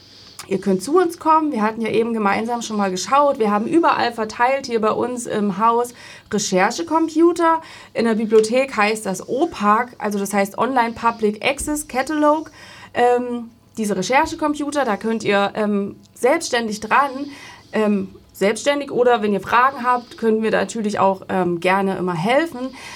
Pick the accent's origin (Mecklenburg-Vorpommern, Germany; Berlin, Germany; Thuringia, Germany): Thuringia, Germany; Gerstungen; Ich komme aus Gerstungen